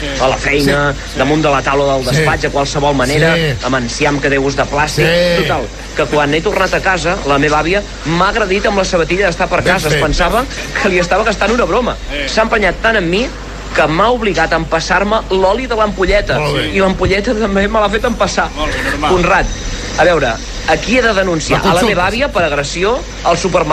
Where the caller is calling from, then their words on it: Gavà, Catalonia, Spain; No Gavà, eh? Gavà Mar.